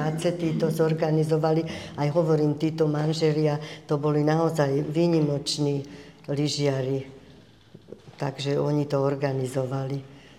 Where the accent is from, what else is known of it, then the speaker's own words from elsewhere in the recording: Záhorie, Slovakia; Ja som bola zo Záhoria, to je jak dlaň rovné.